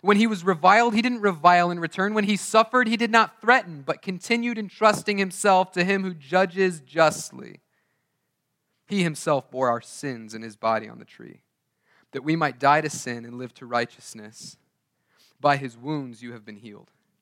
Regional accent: United States; they knew I was American, or at least they knew I wasn't from there.

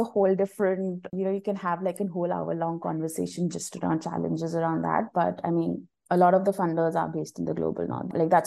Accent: India; I come from India

